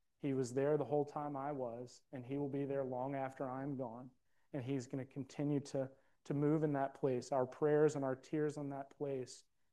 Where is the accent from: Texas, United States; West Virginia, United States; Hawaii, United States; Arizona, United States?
West Virginia, United States; team in West Virginia is no longer our team, which was hard for me, especially to hear because it's my hometown.